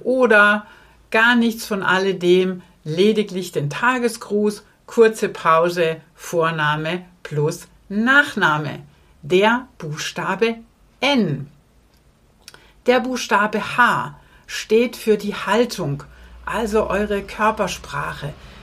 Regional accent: Southern Germany, Germany; wie ich jetzt als Süddeutsche, als erstes denkt

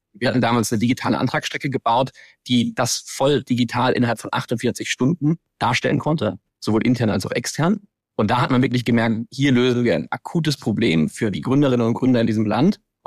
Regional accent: Rhineland-Palatinate, Germany; Ich bin im wunderschönen Hunsrück aufgewachsen in Rheinland-Pfalz

